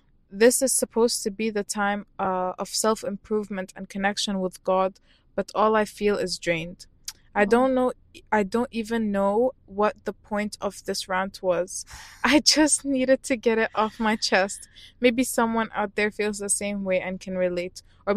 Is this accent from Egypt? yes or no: yes; Egypt; yes, we are in a Muslim country, but it's not like my home country. Like, it's not like Egypt.